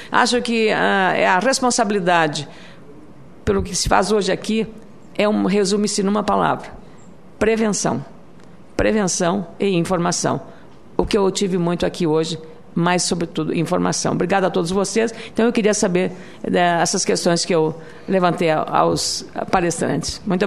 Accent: Rio Grande do Sul, Brazil; Eu, como gaúcha representante do Rio Grande do Sul, lamento profundamente.

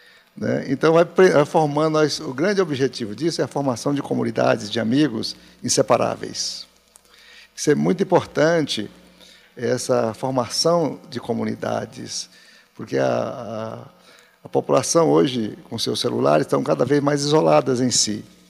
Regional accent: Brasília, Federal District, Brazil; also born or lived in Goiás; now in Rondônia, Brazil; Eu sou goiano, hoje estou em Tocantins, criado em Brasília, mas moro em Rondônia.

